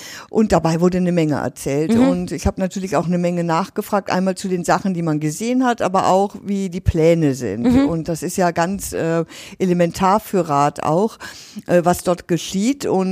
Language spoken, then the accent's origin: German; Ratingen, North Rhine-Westphalia, Germany; Ich bin gebürtige Raterin, ich bin mit diesem Mannesmann früher, dann Vallorec, einfach groß geworden.